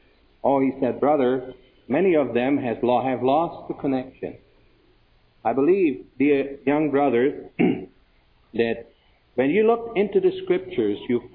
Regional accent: Germany; when I was a young believer, growing up in Germany, we sat different.

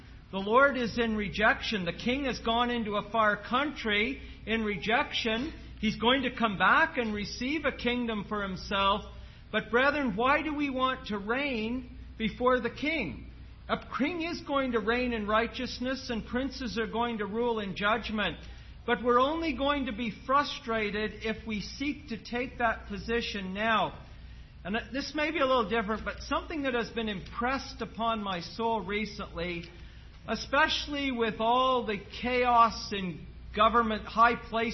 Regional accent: Canada; I'm from Canada

